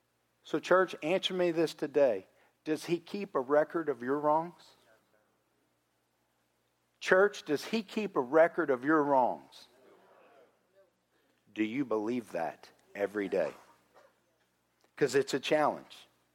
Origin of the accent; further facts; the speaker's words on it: Texas, United States; Even worse, I grew up in Texas. We wear jeans and boots, as I see many of you do.